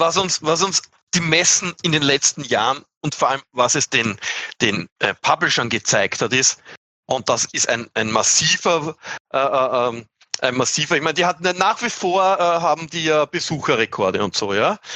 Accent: Austria; accent: Austrian; Und dann war aber mein Dialekt zu österreichisch

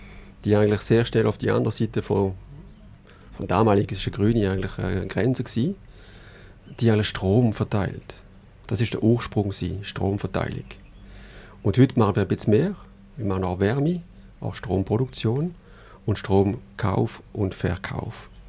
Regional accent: Grand Est, France; moved away as an adult; now in Bottmingen, Switzerland; Mein Vater ist ein Elsasser und ich bin eigentlich aufgewachsen im Elsass, Nordelsass. Und dann mit 18 weg, von wo ich aufgewachsen bin und ein bisschen in die Welt. Und wohne jetzt seit 2008 in Bottmigen

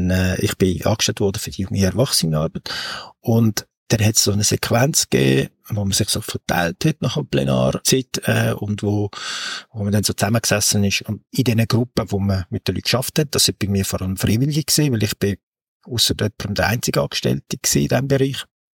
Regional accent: Basel-Landschaft, Switzerland; now in Zurich, Switzerland; Und man würde es nicht denken von meinem Dialekt her, sagen mir die Leute immer, aber aufgewachsen bin ich eigentlich, also nicht eigentlich, sondern bin ich im schönen Kanton Basel-Land in der Muttenser Kurve.

